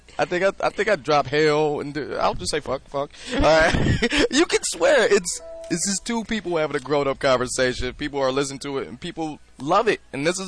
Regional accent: Detroit, Michigan, United States; Second, you throw out that D, hey, where you from? I'm from Detroit.

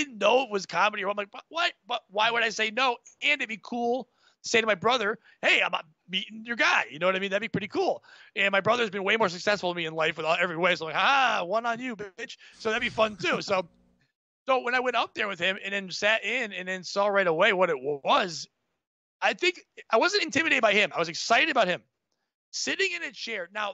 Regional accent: Connecticut, United States; We grew up in Connecticut. My brother moved back to Connecticut to work in New York.

